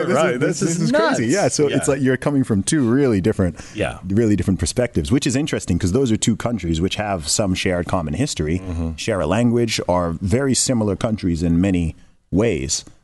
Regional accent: Saudi Arabia; growing up in Saudi Arabia, I've known lots of American people from the beginning. I love most of my teachers were American. It's why my accent doesn't sound British, in fact, because I went to an American school and all my teachers were American.

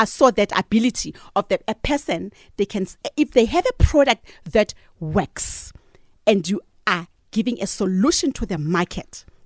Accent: Gauteng, South Africa; Because where I stay, I mean, I'm from the Vaal.

